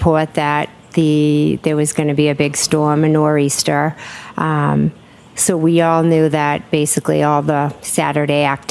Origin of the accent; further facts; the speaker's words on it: Canton, Massachusetts, United States; I was born and raised in Canton, and now I'm raising my family there.